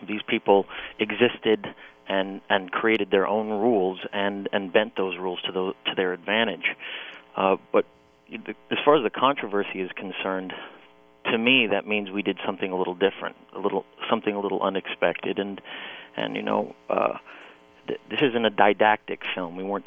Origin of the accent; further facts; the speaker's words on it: Los Angeles, California, United States; I growing up in Los Angeles and having a lot of friends that are actors